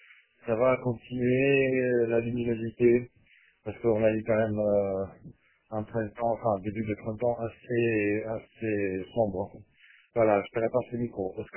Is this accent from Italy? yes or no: yes; Italy; French is a second language; now in France; Je suis italien, donc mais bon, en France depuis 25 ans.